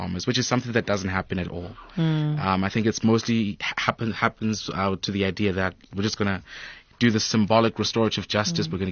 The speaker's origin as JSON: {"language": "English", "region": "Free State", "country": "South Africa", "tie": "born or raised there", "said": "I was born and bred in the Free State"}